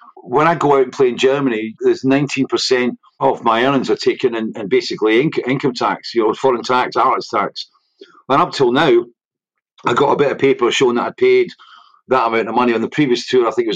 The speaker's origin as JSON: {"language": "English", "region": "Scotland", "country": "United Kingdom", "said": "I'm Scottish. I live up here."}